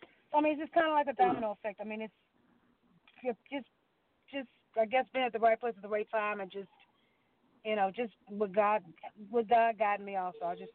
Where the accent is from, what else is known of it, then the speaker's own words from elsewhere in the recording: Texas, United States; I told him I was from Texas